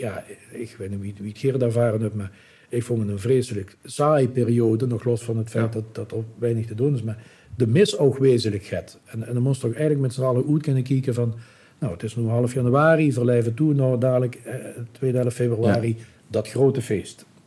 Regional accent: Beek, Limburg, Netherlands; ik spreek natuurlijk een ander dialect. Hè. Ik ben uit Zuid-Limburg, goed Beek.

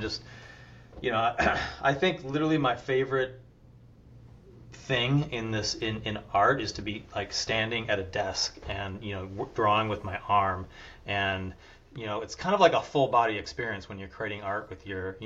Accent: Midwest, United States; I grew up in the Midwest

